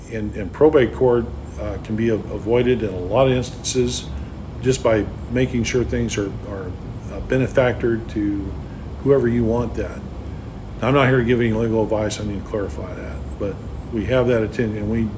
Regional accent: Litchfield, United States; what'd you go back to Litchfield for? You know, it was my hometown. You know, I was bred, born, and raised here.

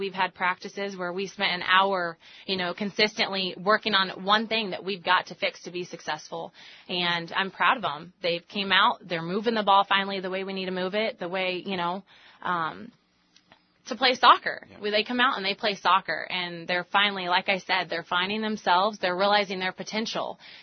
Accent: Carlinville, Illinois, United States; I'm from Carlinville.

